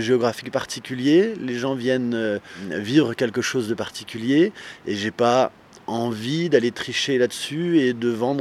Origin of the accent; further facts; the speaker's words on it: Lyon, Auvergne-Rhône-Alpes, France; Donc j'ai grandi à Lyon.